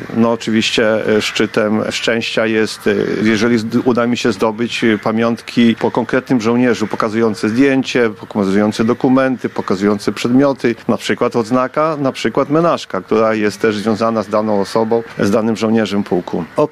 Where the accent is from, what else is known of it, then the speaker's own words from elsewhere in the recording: Biała Podlaska, Lublin Voivodeship, Poland; na przykład jednostki związane z Białą Podlaską, z moim rodzinnym miastem